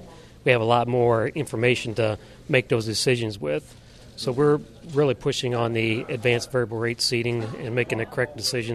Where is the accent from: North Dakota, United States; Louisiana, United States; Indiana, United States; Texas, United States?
Indiana, United States; LaPorte; I'm from LaPorte, Indiana, Northwest Indiana.